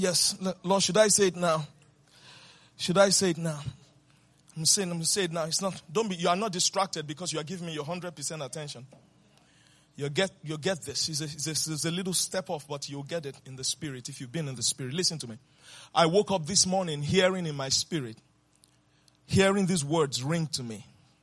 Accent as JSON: {"language": "English", "region": "England", "country": "United Kingdom", "tie": "born there", "also_born_or_lived": "Nigeria", "said": "I was born in England, so I'm a British citizen. But I didn't really live most of my life there."}